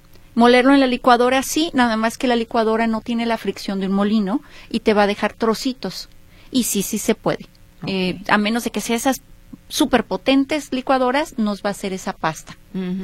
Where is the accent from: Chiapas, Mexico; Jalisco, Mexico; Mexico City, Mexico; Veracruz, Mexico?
Jalisco, Mexico; Tlaquepaque; Yo vivo en Tlaquepaque, digo, es mi terruño